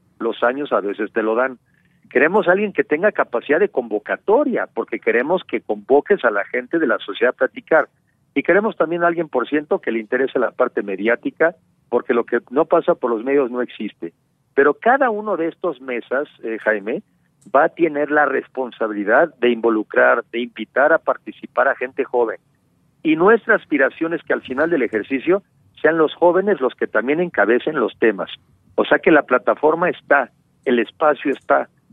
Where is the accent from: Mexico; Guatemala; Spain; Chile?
Mexico; así hay que verlo nosotros como mexicanos